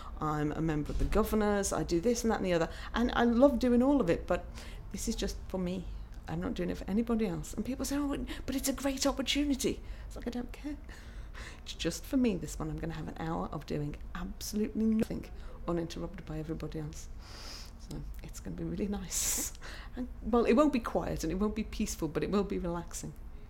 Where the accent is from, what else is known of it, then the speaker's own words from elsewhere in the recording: Haverhill, East of England, United Kingdom; I am 42 years old and I come from Haverhill in Suffolk.